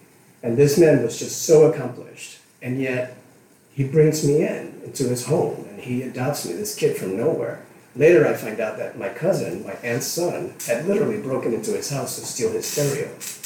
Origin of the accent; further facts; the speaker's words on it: Puerto Rico; English is a second language; now in United States; And I barely spoke English. I spoke most than a lot of people did in Puerto Rico, but it's different when you come to the States growing in a Spanish-speaking island. It's more Spanglish.